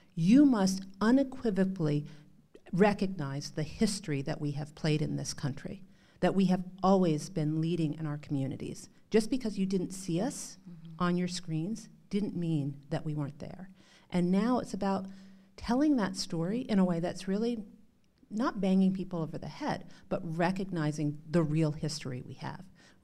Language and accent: English; North Dakota, United States; I grew up in North Dakota. It is a state. It is in the middle of the country. There are black people there.